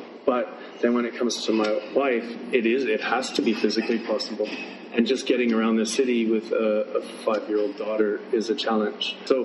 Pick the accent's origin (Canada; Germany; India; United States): Canada; also born or lived in London / Sydney; I'm Canadian originally, but I've worked kind of in London. Then I joined Sydney, Australia.